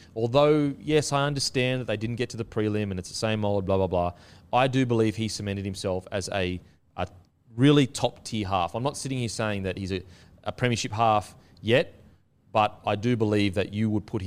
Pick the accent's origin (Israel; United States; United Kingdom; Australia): Australia; Queensland; As a Queenslander, I would love to have him in our squad.